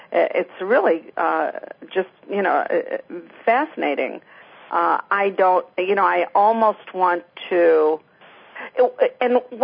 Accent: United States; I grew up in the United States, and as an American, an Arab American in this country

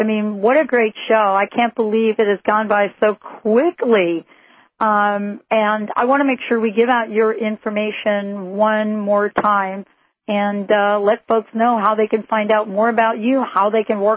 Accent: New York, United States; I'm a New Yorker myself.

